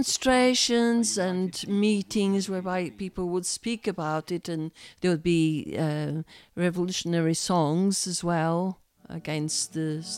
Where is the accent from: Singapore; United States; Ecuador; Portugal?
Portugal; Madeira; I was born in Madeira, which is a Portuguese island. It was a small town where I lived, 100,000 people. We didn't have an airport at the time. We didn't have television in Madeira.